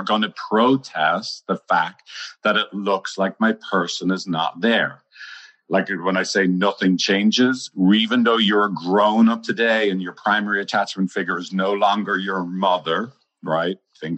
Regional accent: Ireland; I'm Irish. I'll try not to curse.

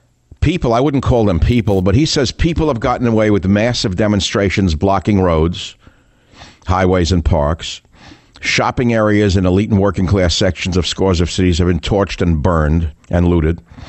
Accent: United States; You know, look, I'm an American just as you are.

